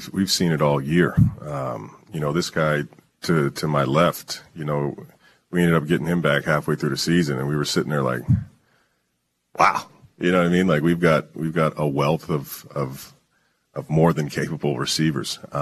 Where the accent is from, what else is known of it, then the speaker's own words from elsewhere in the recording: West Coast, Canada; even being a Canadian kid, a West Coast kid